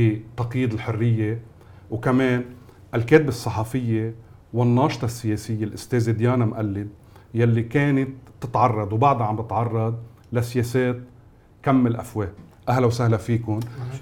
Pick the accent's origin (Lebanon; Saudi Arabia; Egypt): Lebanon; انا لبناني ورح ضل افتخر بلبنانيتي وبحريتي